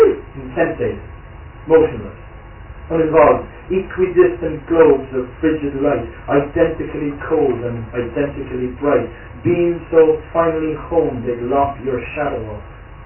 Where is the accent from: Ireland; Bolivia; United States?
Ireland; I grew up in Clon, which has like 2,500 people and 40 pubs